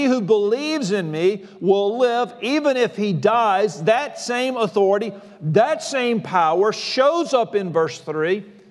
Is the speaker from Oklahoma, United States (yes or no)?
no; Mobile, Alabama, United States; We moved off to seminary from Mobile, where we're from, to Louisville, Kentucky, where we were going to seminary.